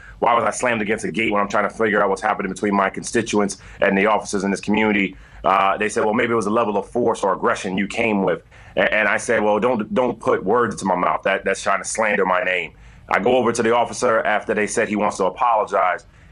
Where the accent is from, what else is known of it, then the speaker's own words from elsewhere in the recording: Bronx, New York, United States; If they see this is happening to someone that's born and raised in the Bronx